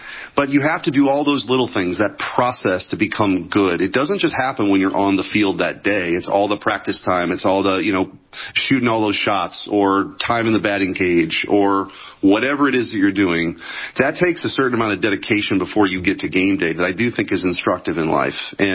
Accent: Bridgeton, Missouri, United States; born there; I was born in Bridgeton, Missouri, which is a working class area, a working class neighborhood in the St. Louis area.

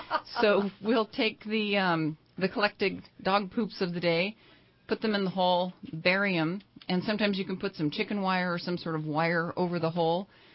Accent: Redding, California, United States; Well, I'm a North State native. I was born and raised here in Reading.

